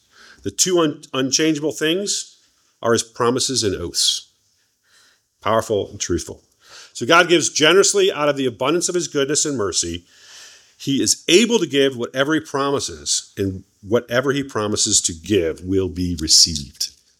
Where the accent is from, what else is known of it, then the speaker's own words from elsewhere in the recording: Cleveland, Ohio, United States; As I said, I'm from Ohio, in Cleveland.